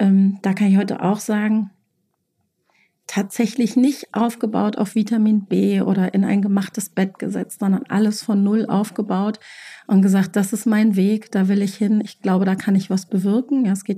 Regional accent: Göttingen, Lower Saxony, Germany; moved away as an adult; now in Hamburg, Germany; Ich bin geborene Niedersächsin, bin in Göttingen geboren und habe da auch fast 30 Jahre meines Lebens gelebt

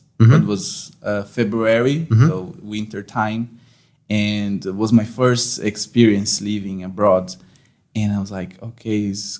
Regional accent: Brazil; Because, no, man, in Brazil, I was there in January this year, and my hometown was 49 degrees.

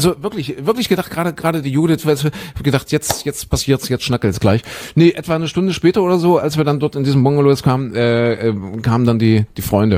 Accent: West Germany, Germany; das würde ich jetzt nicht sagen als Wessi

